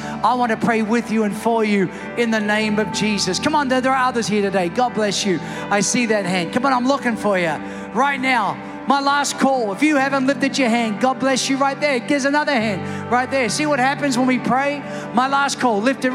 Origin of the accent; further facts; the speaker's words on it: Australia; moved away as an adult; now in United States; It's why Sharon and I came from Australia. We had a good job. We had a good church.